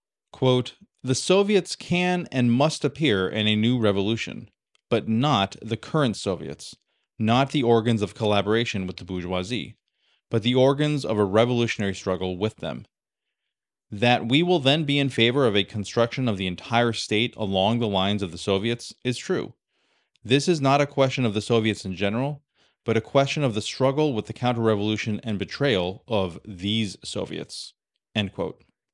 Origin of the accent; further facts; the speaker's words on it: United States; As an American, this debate reminds me of nothing so much as the question that comes up constantly